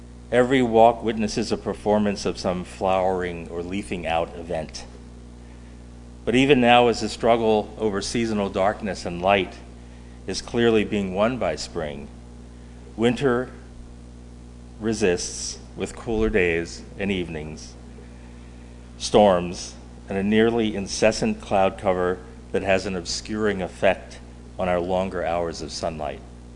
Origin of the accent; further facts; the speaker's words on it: Atlantic City, New Jersey, United States; I grew up in Atlantic City, New Jersey, in the African American community and in the Black church.